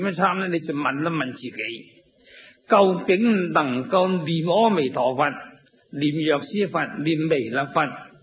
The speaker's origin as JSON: {"language": "Cantonese", "country": "China", "said": "有我哋中国人类历史来几千年来历朝个皇帝，有边一个存在？"}